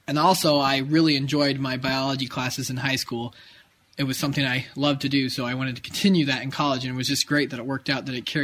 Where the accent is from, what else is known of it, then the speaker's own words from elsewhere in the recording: Arlington, United States; Personally, I came from Arlington, which was a small town high school.